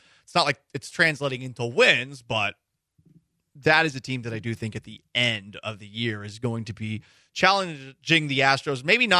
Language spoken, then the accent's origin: English; St. Petersburg, Florida, United States; I love the Trop, but I grew up in St. Petersburg, Florida. I went to high school there, so I like the Trop.